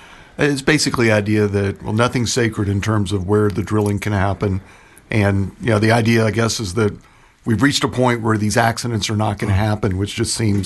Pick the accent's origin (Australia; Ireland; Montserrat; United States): United States; Texas; No, I grew up in Texas, and, you know, our beaches were nothing compared to what the beaches you see in the panhandle on the Gulf of Mexico.